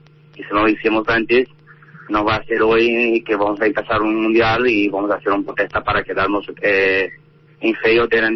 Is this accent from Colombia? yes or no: no; Cuiabá, Mato Grosso, Brazil; now in Pinto, Spain; Yo soy de Mato Grosso, Cuiabá.